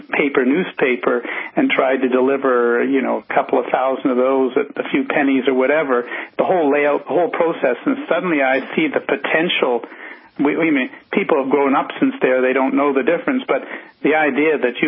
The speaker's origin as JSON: {"language": "English", "town": "Toronto", "region": "Ontario", "country": "Canada", "lives_now": "Vancouver, Canada", "said": "And then in Vancouver, I'm from Toronto, which is eastern, where you get winters like you do probably, and it's very cold."}